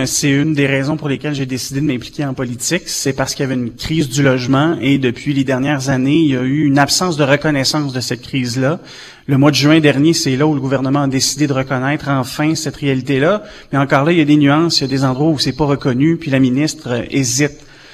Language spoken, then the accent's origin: French; Maniwaki, Quebec, Canada; Je suis natif de Maniwaki, j'aime bien dire que j'ai Maniwaki d'inscrit sur mon passeport, mais aussi de tatouer sur le cœur.